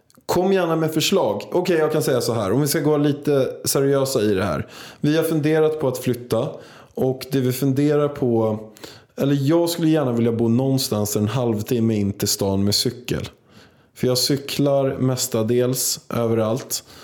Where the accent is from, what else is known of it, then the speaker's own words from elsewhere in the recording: Vaxholm, Stockholm County, Sweden; Så att jag är lite uppväxt i Vaxholm